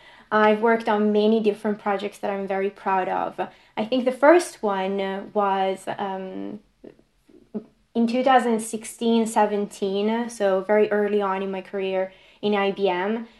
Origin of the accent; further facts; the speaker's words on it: Italy; English is a second language; moved away as an adult; now in United Kingdom; So back in the day when I was still in Italy, because yes, I'm originally from Italy, you can tell probably from my name, but 8 years ago when I moved to the UK